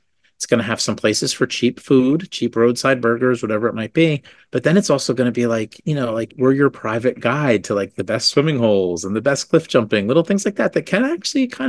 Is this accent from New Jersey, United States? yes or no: yes; New Jersey, United States; And look, I'm from New Jersey.